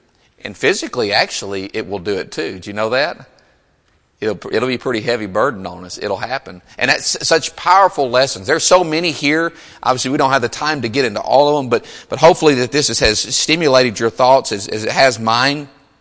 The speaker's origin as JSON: {"language": "English", "town": "Burkeville", "region": "Texas", "country": "United States", "said": "I come from Burkeville, Texas, Center Texas area. Traffic ain't nothing like here."}